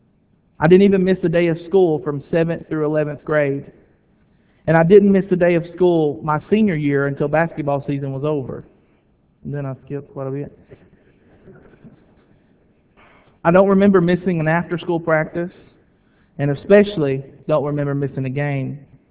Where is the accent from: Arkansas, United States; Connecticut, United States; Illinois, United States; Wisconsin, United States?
Arkansas, United States; Willisville; I was raised in Willisville, Southwest Arkansas, way southwest, the middle of nowhere, Arkansas. Went to a very small school. I graduated with 43 people.